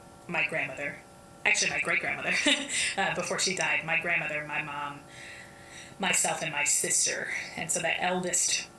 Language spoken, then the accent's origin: English; the South, United States; Yeah, I definitely am born and raised in the South.